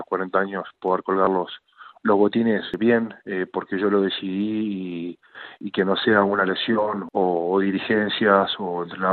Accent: Uruguay; now in France; O sea, yo soy uruguayo, pero me considero como un francés más también.

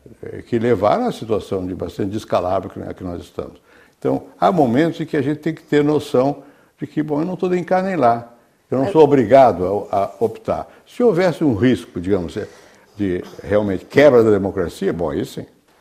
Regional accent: Brazil; Eu sou brasileiro, em primeiro lugar.

